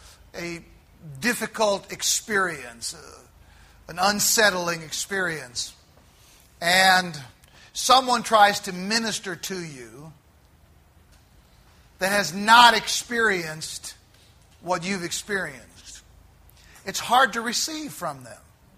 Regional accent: Collinsville, Illinois, United States; I'm from Collinsville. Of course, they all knew that town. And here's three random strangers in Narita Airport at the same time from three tiny little towns in Illinois in the U.S.

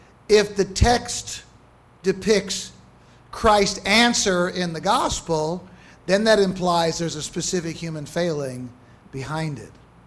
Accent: St. Louis, Missouri, United States; Brian was formerly the president of Covenant Theological Seminary in my hometown of St. Louis.

